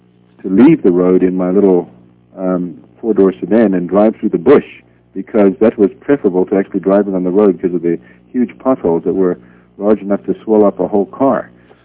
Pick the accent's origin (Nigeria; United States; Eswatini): Eswatini; born there; I was born in Swaziland, and my parents were missionaries there in the 40s, and I know the country fairly well. I've lived there for a couple of years since then as well